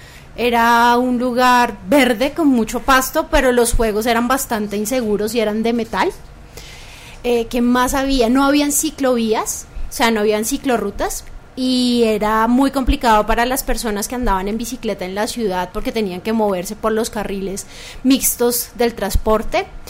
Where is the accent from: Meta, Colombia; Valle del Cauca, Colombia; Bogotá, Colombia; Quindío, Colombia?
Bogotá, Colombia; Bueno, yo soy de Bogotá, o sea, llevo toda la vida viviendo acá.